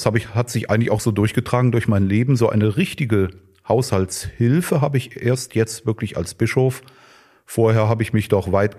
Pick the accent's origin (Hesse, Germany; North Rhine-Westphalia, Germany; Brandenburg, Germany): North Rhine-Westphalia, Germany; Cologne; ein Gutscheinheft der Stadt Köln kam, wo ich aufgewachsen bin